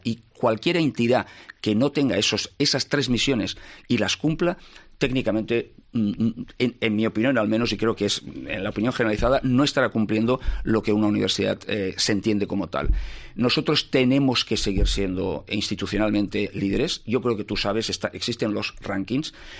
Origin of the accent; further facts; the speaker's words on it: Ontinyent, Valencian Community, Spain; Yo mismo vine a estudiar a Valencia, lo dije en alguna ocasión, yo soy de Ontinyent, pero claro, esto pasó hace muchos años